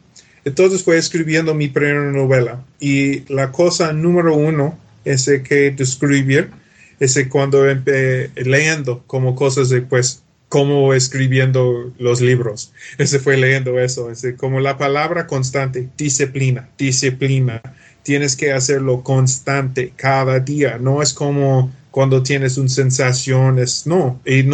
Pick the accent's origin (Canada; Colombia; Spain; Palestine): Canada; Spanish is a second language; moved away as an adult; also born or lived in Argentina; now in Mexico; soy de Canadá, soy un canadiense, pero por la pasada 12, 13 años estaba viviendo en Latinoamérica. La mayoría del tiempo fue en México, otras partes de Puebla, Ciudad de México, Quintana Roo en la costa. Y también estaba viviendo en Buenos Aires, Argentina